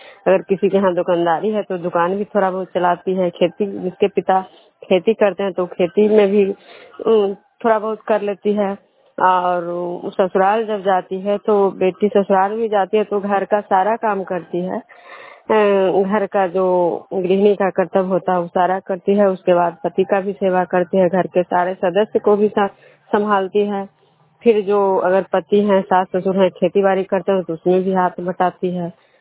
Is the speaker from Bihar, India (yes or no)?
yes; Vishnupur, Bihar, India